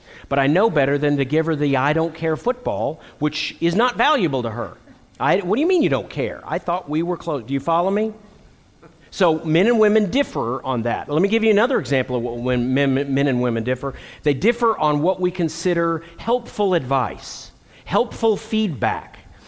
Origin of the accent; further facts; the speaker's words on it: Texas, United States; I'm from Texas